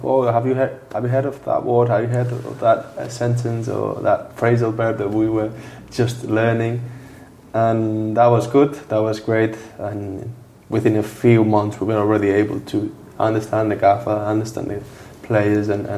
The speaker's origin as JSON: {"language": "English", "town": "Barcelona", "region": "Catalonia", "country": "Spain", "tie": "born or raised there", "said": "I grew up in Barcelona, where you used to have loads of ball possession."}